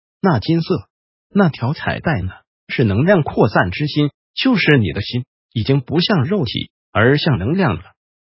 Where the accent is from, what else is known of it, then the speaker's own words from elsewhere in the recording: China; 就是我们中国人在苦心架构出来一个让我们去找寻灵魂的系统